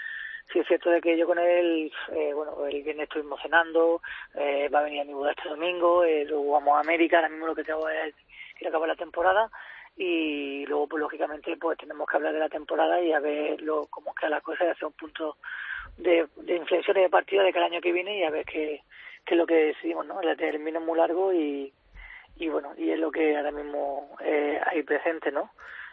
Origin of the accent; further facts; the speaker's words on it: Murcia, Region of Murcia, Spain; Pero Murcia, lógicamente, es mi tierra, es mi debilidad, ¿no? Es la ciudad donde yo vivo, he nacido y donde entreno y bueno.